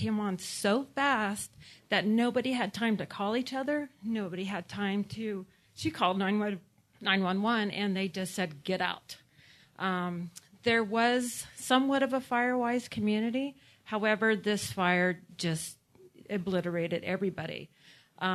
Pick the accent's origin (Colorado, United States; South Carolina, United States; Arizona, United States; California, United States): California, United States; Chico; I'm originally from Chico. I went to high school there and college